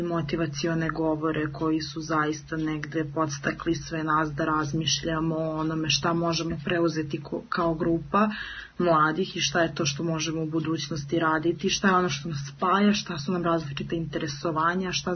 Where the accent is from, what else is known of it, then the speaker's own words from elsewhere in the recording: Belgrade, Serbia; dolazim iz Beograda.